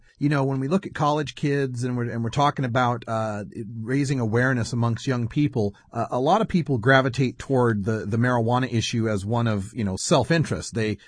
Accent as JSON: {"language": "English", "region": "Idaho", "country": "United States", "said": "I'm originally from Idaho in a very rural kind of agricultural area."}